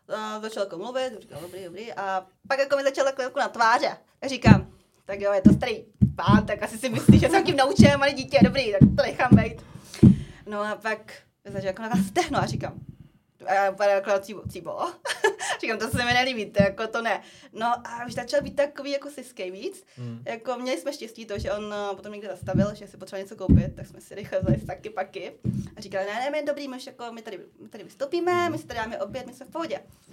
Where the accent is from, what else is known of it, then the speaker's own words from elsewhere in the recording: Netolice, South Bohemian Region, Czechia; z ČB jsem z Netolic, dobře, z Netolic